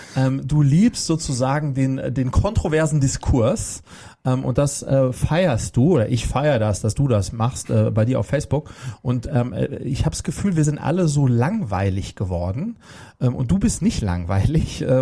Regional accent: Berlin, Germany; Also, ich komme aus Berlin-Kladow. Es war eine kleine Reise, aber eine, die sich mächtig gelohnt hat. Also, kurz zu mir. … Ich sozusagen lebe im schönen Berlin-Kladow mit meiner Familie, zwei Mädels, 6 und 8 Jahre alt.

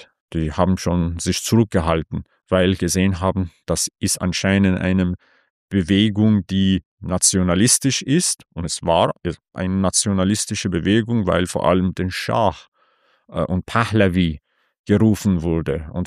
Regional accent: Iran; Ich komme selber aus dem Osten von Iran, also weit entfernt von dem kurdischen Bereich, Ostgrenzen. Und wir gehören auch zu Kurden, also Kurmanji-Kurden.

